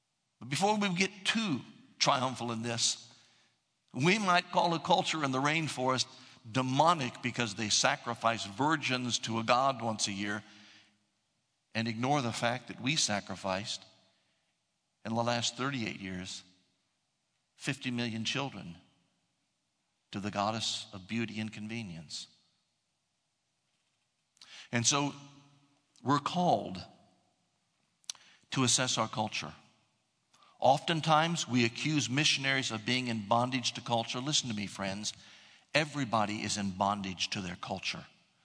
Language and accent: English; United States; Some of the things that I'm saying might be my American culture, my suburban white mi